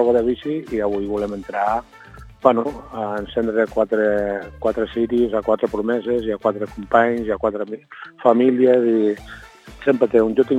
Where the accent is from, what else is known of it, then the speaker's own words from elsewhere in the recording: Roses, Catalonia, Spain; ja saps que jo soc de Roses.